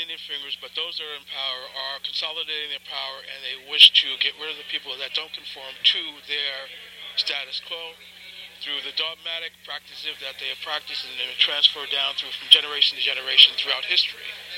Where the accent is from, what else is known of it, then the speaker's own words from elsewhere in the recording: Northeast, United States; now in California, United States; I'm from the East Coast, Northeast Coast. I recently arrived in California back in February, and I fully intend to retire in Santa Cruz.